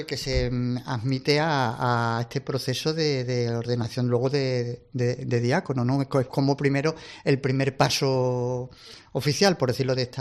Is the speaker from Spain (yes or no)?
yes; Almendralejo, Extremadura, Spain; También en Almendralejo, ¿no? De donde yo soy, donde yo vivo y resido, ¿no?